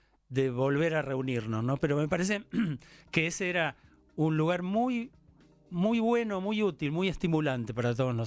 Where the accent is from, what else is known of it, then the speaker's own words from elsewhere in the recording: Argentina; Soy argentino, ¿cómo no me va a significar?